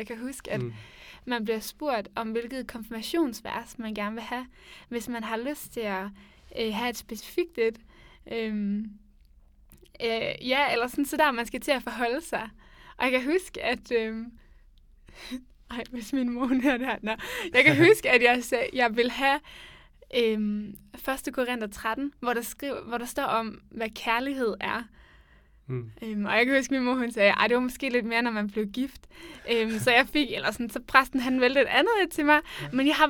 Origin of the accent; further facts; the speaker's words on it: Fredericia, Region of Southern Denmark, Denmark; Jo, det kan du tro. Jeg kommer fra Fredericia af.